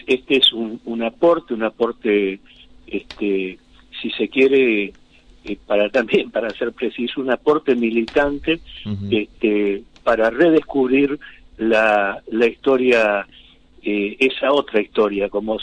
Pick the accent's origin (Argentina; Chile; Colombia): Argentina; somos argentinos